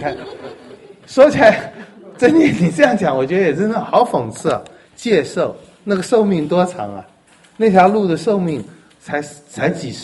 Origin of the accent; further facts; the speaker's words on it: China; 我们中国人恐怕西方恐怕也是这样哈